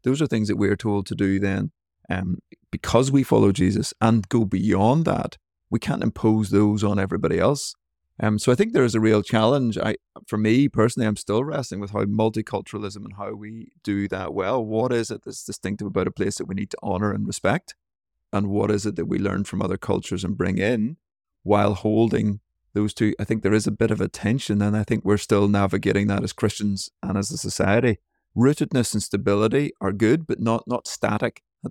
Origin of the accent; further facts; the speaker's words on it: Ireland; as soon as I say I'm from Ireland, and nearly always say that I'm Irish when I'm traveling